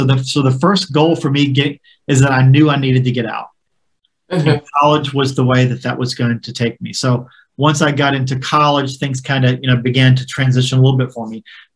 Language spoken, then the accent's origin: English; Kentucky, United States; So I grew up in Eastern Kentucky. And so I'm probably the one and only hillbilly that grew up in a holler that's ever been on this show.